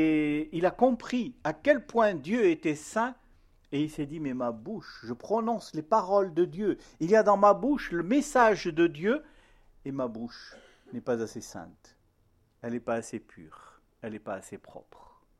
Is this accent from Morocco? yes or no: yes; Morocco; born there; je suis né au Maroc. Je suis né dans un pays étranger.